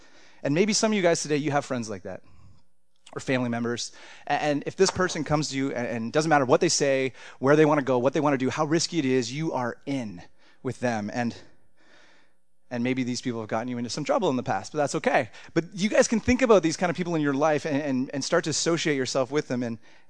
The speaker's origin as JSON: {"language": "English", "region": "Ontario", "country": "Canada", "said": "I'm from Ontario, so I love my water cold, fresh, and the fish really small."}